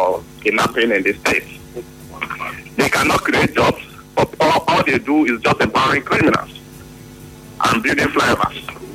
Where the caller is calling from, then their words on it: Port Harcourt, Rivers, Nigeria; I'm calling you from Port Harcourt.